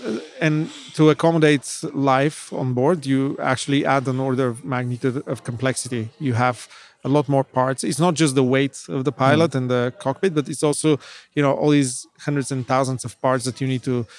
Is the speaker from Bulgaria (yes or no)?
yes; Bulgaria; English is a second language; growing up in Bulgaria, we always had this chip on the shoulder that we're on the periphery of Europe